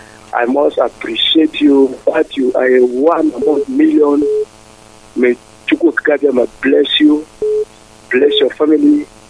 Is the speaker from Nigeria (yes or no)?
yes; Kaduna, Kaduna State, Nigeria; because I was born and brought up in Kaduna in the north.